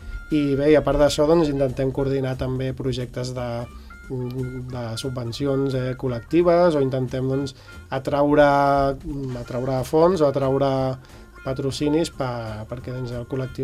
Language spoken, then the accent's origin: Catalan; Sant Vicenç dels Horts, Catalonia, Spain; jo vinc de Sant Vicenç dels Horts, d'on he nascut i d'on he viscut tota la meva vida